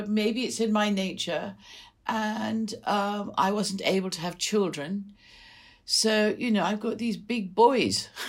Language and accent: English; Kenya; Yeah, I grew up in Kenya. My parents went out there when I was about 3 or 4.